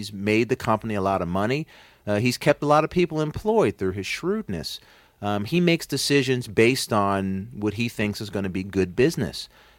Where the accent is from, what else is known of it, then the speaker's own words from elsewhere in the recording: Maryland, United States; Maryland has always been thought of by my family and by me as a Southern state.